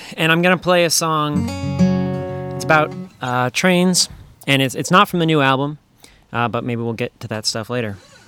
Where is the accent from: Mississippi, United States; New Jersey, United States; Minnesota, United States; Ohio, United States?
Minnesota, United States; Cloquet; Just seeing those cars go by when I was growing up in Cloquet, the tracks were about two blocks away from my house.